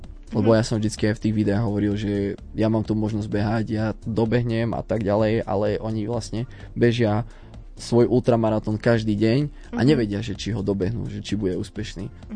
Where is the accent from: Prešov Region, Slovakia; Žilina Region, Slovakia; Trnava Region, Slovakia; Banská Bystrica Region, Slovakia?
Žilina Region, Slovakia; lebo veľmi inšpiroval veľa ľudí u nás na Kysuciach a začali robiť street workout